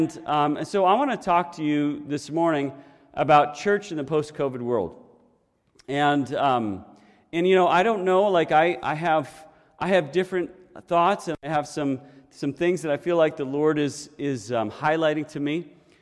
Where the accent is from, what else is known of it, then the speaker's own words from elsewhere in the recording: Syracuse, New York, United States; in 1978, my family, we were living in upstate New York. I was born in Syracuse, and we were living south of Syracuse in the Finger Lakes area, if you know New York State.